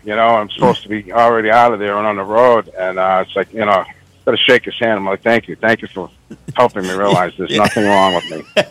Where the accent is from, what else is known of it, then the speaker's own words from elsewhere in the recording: Boston, Massachusetts, United States; And I'm from Boston.